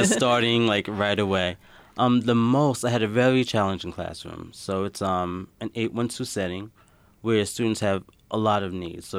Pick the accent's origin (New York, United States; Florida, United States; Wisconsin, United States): New York, United States; Brooklyn; also born or lived in Long Island; I grew up in Brooklyn, New York, and also on Long Island.